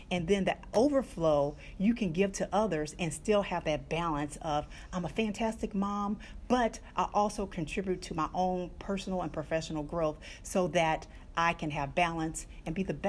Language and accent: English; the South, United States; And the other thing is, I grew up in the South. I got my roots from there.